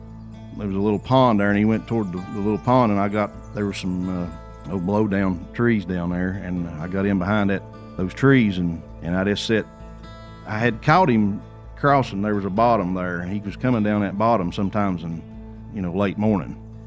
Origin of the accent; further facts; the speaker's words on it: Greeneville, Tennessee, United States; I'm from Greenville, Tennessee.